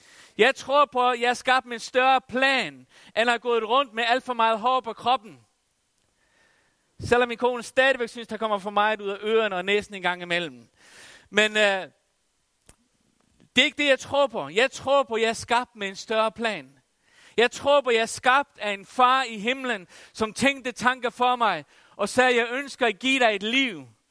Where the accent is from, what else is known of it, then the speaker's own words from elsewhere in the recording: Faroe Islands; Jeg kommer fra Færøerne, og os, der kommer fra Færøerne, vi har nogle gange en livlig fantasi.